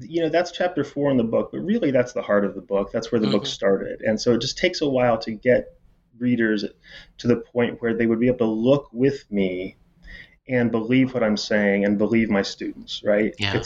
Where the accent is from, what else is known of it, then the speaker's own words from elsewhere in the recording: Indiana, United States; And I'm from Indiana. And, you know, you sort of can never leave home. I mean, I'm never going back to Indiana.